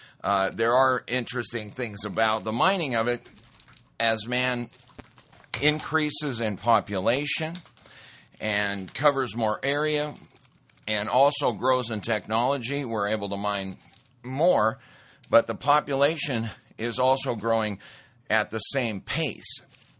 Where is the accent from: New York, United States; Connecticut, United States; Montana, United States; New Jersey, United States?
Montana, United States; I grew up in Montana, been around a lot of that stuff, and been to a lot of ranches and whatnot.